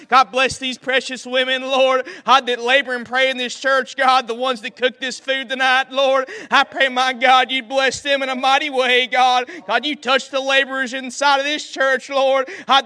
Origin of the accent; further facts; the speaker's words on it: United States; born there; March of 97, I was born, I was conceived. And born in Caldwell County.